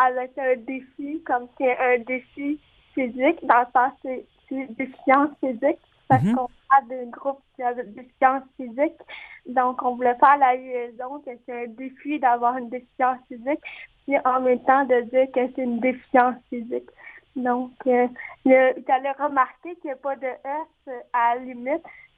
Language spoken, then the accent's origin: French; Montreal, Quebec, Canada; j'ai grandi à Hochelaga-Maisonneuve, puis mes parents habitent dans le même quartier